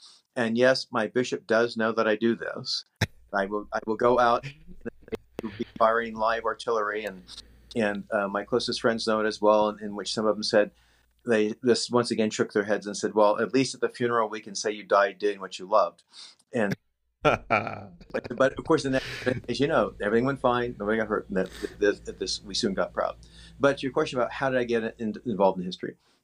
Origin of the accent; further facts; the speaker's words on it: Oklahoma City, Oklahoma, United States; I'm from Oklahoma. I was born and raised in Oklahoma City